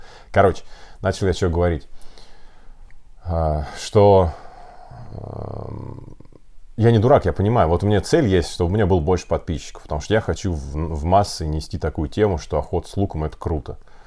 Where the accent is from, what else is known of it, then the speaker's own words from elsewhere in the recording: Russia; я из России, хочу вот как-нибудь с вами там пообщаться